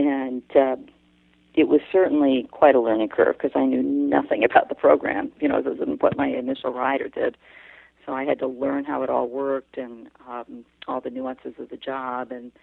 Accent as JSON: {"language": "English", "town": "New York City", "region": "New York", "country": "United States", "said": "Well, I am from New York City originally and always had to fight to ride because my folks thought a horse was a colossal waste of money."}